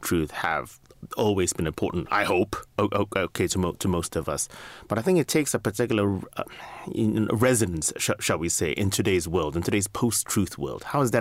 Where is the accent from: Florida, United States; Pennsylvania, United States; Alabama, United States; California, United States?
California, United States; also born or lived in London, United Kingdom; While I was raised in California, so to speak, my dad was doing his specialty training.